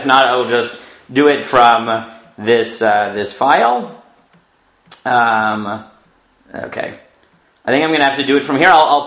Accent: New York, United States; also born or lived in Toronto; I'm originally from New York, though I spent 3 wonderful years in Toronto with all of you.

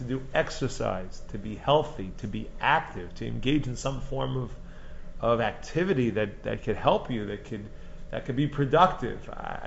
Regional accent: Teaneck, New Jersey, United States; By the way, I grew up in Teaneck, New Jersey, and I actually had like the worst babysitting job in the entire Teaneck when I was growing up

